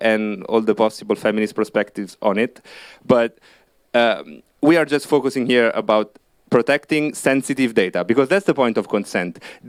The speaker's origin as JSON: {"language": "English", "country": "Italy", "second_language": "English", "said": "it's happening at the same time in Italy, which is where I'm from, maybe you may have guessed it by my accent"}